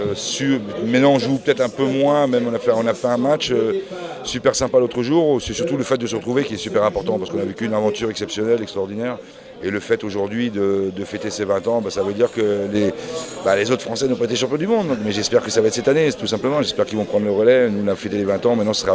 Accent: Concarneau, Brittany, France; born there; je suis né à Concarneau, et j'ai joué 7 ans à Brest, après j'ai joué à Guingamp, à Rennes.

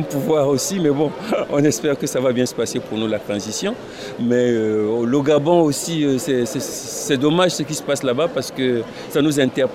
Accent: Cameroon; On s'est dit, on est Camerounais et on se revendique aussi breton.

